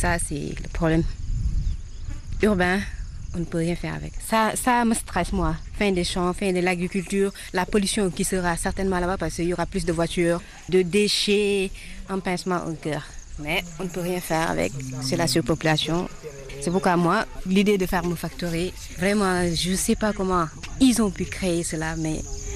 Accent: Sébikotane, Dakar, Senegal; Oui, je suis de Sébi Kotane.

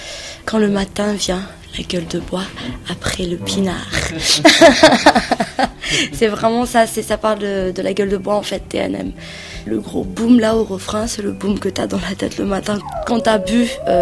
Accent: Madagascar; c'est impossible de ne pas l'exprimer en tant qu'artiste et en tant que malgache même.

